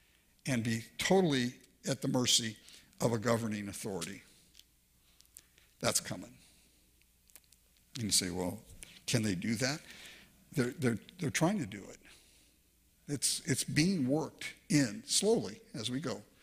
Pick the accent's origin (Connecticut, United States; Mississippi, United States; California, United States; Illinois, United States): California, United States; Inglewood; I grew up with that. I grew up in Inglewood, California, man. I went to a racially charged environment every single day of my life growing up.